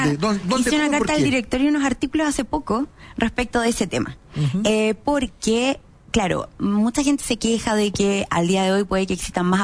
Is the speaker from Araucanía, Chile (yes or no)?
yes; Temuco, Araucanía, Chile; now in Santiago, Chile; Yo soy de Temuco, no tenía papá abogado, mamá abogada, tío abogado, nada. Y yo llego a Santiago con el sueño de crear mi estudio jurídico